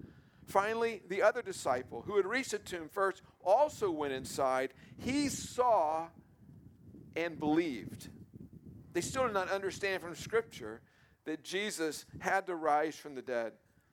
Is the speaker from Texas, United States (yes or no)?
yes; Corpus Christi, Texas, United States; So, in my hometown of Corpus Christi, there's a park along kind of Ocean Drive along the water, and it's called Cole Park.